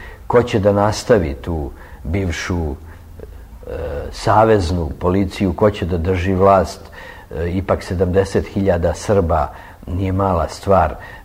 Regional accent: Serbia; now in France; Kao slikar nisam imao nikad nikakvih problema, pa ni danas u Francuskoj. Međutim, kao Srbin

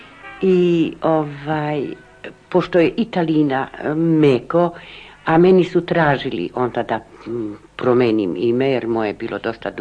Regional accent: Slovenian Littoral, Slovenia; Ja sam rodom Slovenačkog primorj

